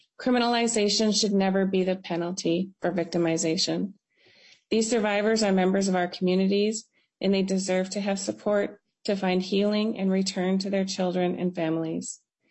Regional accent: Minnesota, United States

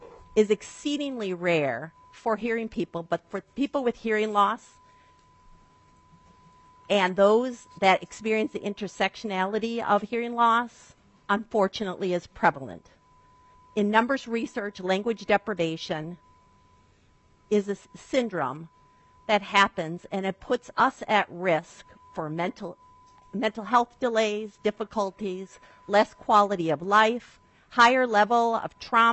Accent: Faribault, Minnesota, United States; I'm from Faribault.

